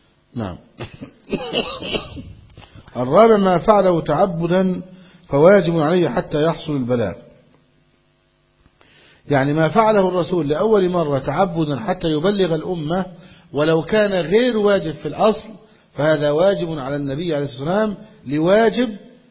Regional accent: Egypt; يعني عندنا في مصر بطل الاتفاق

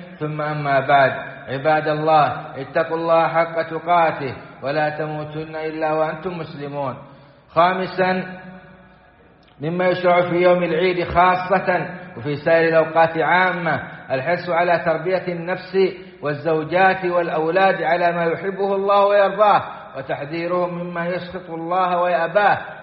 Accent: Saudi Arabia; اللهم أدم على بلادنا السعودية أمنها وإيمانها ومقدساتها وقيادتها

